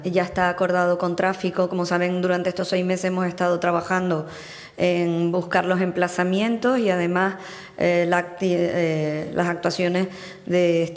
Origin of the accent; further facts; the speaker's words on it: Canary Islands, Spain; Y yo, como canaria, lo que deseo es que el Centro de Vulcanología esté emplazado en Canarias